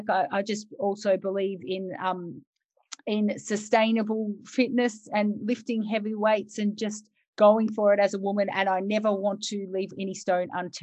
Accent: Melbourne, Victoria, Australia; So I am 42 years old. I come from Melbourne.

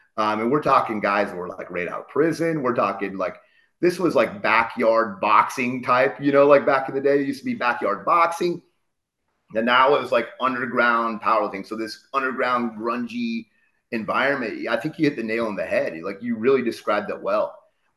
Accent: Ottumwa, Iowa, United States; I think you and we had that in Ottumwa growing up in Southeast Iowa.

